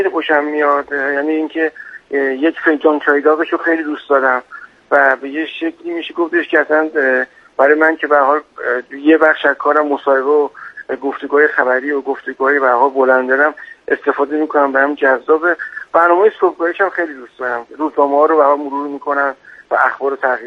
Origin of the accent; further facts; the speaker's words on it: Tehran, Tehran Province, Iran; من اهل تهران هستم.